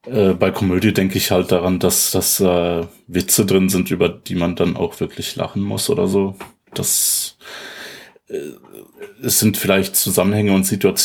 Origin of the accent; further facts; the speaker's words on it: Germany; ich bin ja Deutscher.